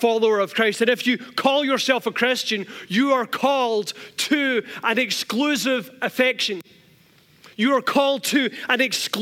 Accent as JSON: {"language": "English", "region": "Scotland", "country": "United Kingdom", "said": "I went to church, preached, went home, and had a cup of tea because we're Scottish."}